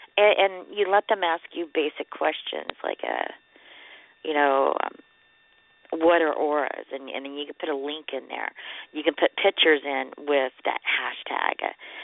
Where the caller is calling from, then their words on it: Oklahoma, United States; And calling from Oklahoma.